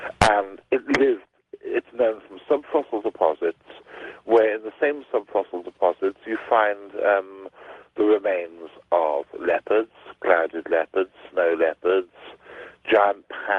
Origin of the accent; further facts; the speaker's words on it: England, United Kingdom; Now, I'm English, and all I knew about Texas was watching old cowboy films.